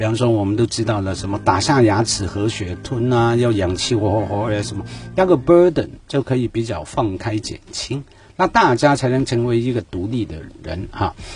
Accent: Hong Kong; 我来说我是60年代出生的哈，在我成长过程中，我不敢说那是一个普遍， 至少在我的环境，那个当时的香港，特别我的草根区的哈，

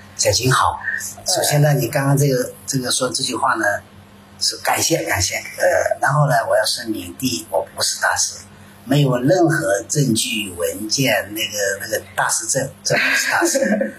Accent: Jingdezhen, Jiangxi, China; now in Shanghai, China; 我的单位是在城市里，在上海，然后呢，因为我来自景德镇

